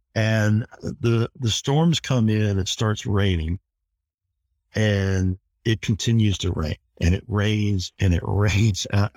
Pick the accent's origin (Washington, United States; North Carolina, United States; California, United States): North Carolina, United States; of course, I grew up in North Carolina and remembered hearing different mermaid stories along the Outer Banks